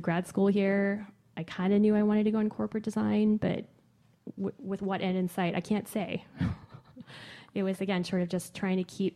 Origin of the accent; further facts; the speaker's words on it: Lodi, California, United States; even from like a childhood experience of growing up in Lodi, California, a grape town, to sort of end up now, decades later, being a vintner.